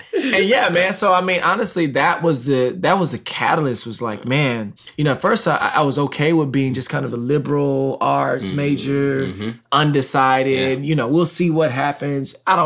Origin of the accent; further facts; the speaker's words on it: Texas, United States; I'm from Texas.